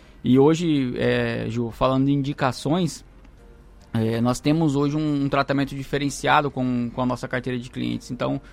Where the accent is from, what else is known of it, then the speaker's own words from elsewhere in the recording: Vilhena, Rondônia, Brazil; Inclusive eu sou de lá, do Cone Sul, eu sou de Vilhena, sou natural de lá.